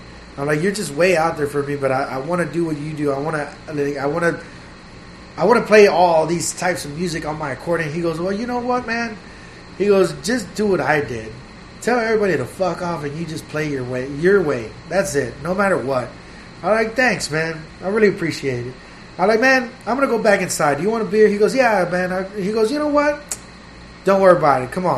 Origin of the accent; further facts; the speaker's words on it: Houston, Texas, United States; You know, I'm from Houston.